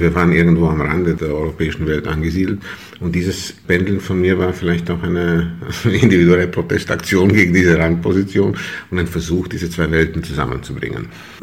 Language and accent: German; Timișoara, Timiș County, Romania; now in Vienna, Austria; Erstens geht es um die Rückkehr ad fontes, die Rückkehr in meine Heimatstadt.